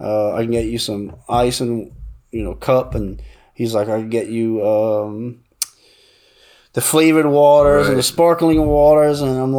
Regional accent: Louisiana, United States; you know, I'm from the Bayou and we just don't change.

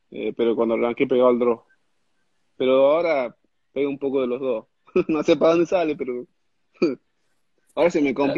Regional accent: Tucumán, Argentina; Me gustaba de chiquito y era acá en Tucumán

